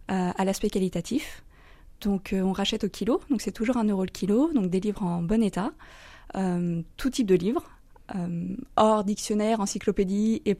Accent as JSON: {"language": "French", "town": "Poitiers", "region": "Nouvelle-Aquitaine", "country": "France", "also_born_or_lived": "La Rochelle", "said": "parce que je suis de Poitiers et de La Rochelle."}